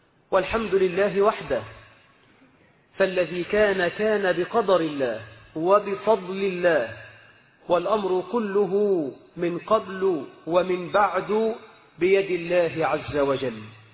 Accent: Egypt; فاللهم اجعل بلدنا مصر آمنة مطمئنة رخاء سخاء يا رب العالمين.

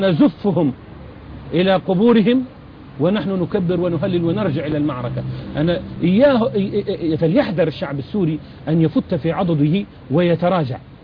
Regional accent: Misrata, Misrata District, Libya; حصل عندنا في مصراته وفي ليبيا بشكل عام

